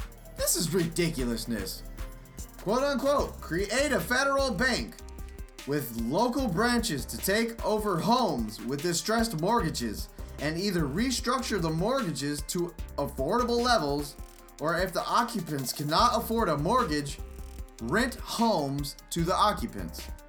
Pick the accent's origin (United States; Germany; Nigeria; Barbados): United States; Texas; Must be because I'm from Texas.